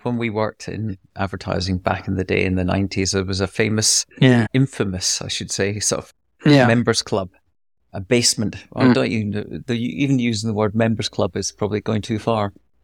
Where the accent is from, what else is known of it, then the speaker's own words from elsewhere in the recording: Scotland, United Kingdom; accent: Scottish; because I had my light Scottish accent